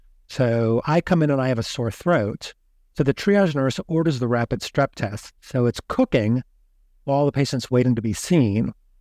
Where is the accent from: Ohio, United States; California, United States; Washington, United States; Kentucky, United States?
Kentucky, United States; So I'm from Kentucky.